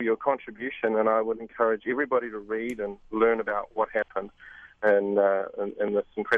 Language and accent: English; New Zealand; I'm originally from New Zealand, and I went to Nanjing about 10 years ago.